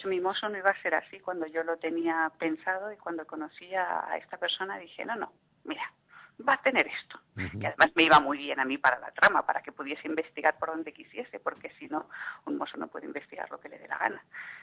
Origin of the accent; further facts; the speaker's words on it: Madrid, Community of Madrid, Spain; yo, como soy alguien de Madrid y veo Barcelona con una cierta perspectiva